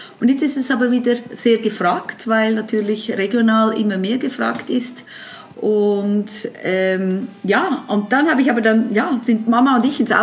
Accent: Switzerland; weil ich bin in der Schweiz geboren, ich fühle mich absolut als Schweizerin, ich kann das Schweizerdeutsch viel besser

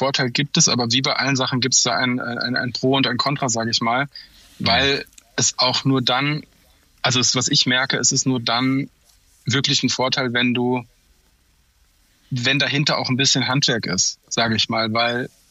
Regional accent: Baden-Württemberg, Germany; Ich bin im Schwarzwald aufgewachsen

